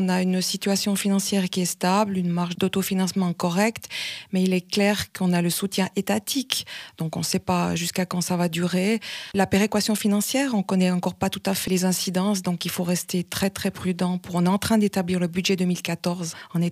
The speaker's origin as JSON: {"language": "French", "town": "Massongex", "region": "Valais", "country": "Switzerland", "tie": "born there", "lives_now": "Vérossaz, Switzerland", "said": "Alors, je suis née à Massonger. Je suis à Verossa depuis une vingtaine d'années. Sinon, originaire de Bagnes et de Chamozon."}